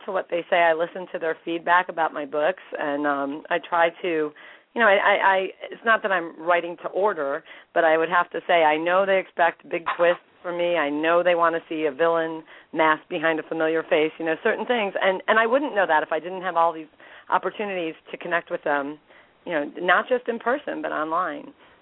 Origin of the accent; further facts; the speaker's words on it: Buffalo, New York, United States; I'm signing in my hometown up there on Lake Erie. Trust me, I am used to snow. I grew up in the blizzard belt of Western New York near Buffalo.